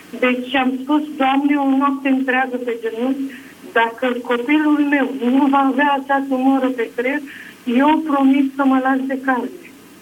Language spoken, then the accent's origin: Romanian; Craiova, Dolj, Romania; Sunt din Craiova, astăzi toată Craiova vrea să vă spun.